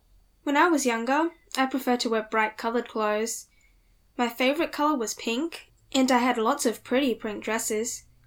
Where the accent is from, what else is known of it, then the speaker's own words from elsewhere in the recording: Taiwan; I'm from Taiwan.